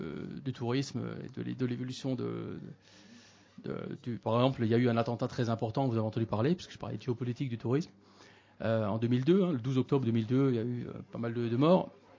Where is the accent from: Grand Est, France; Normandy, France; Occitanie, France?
Grand Est, France; je suis alsacien, d'accord, donc j'habite à Strasbourg. Hein. Et j'habite 6 mois par an à Bali, d'accord, qui est une île en Indonésie